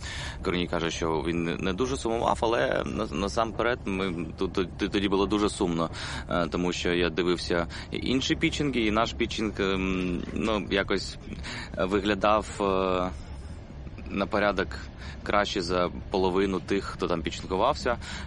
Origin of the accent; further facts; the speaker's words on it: Odesa, Odesa Oblast, Ukraine; Я взагалі з Одеси, а в Одесі в нас не так ставляться до Держкіно, як в Києві.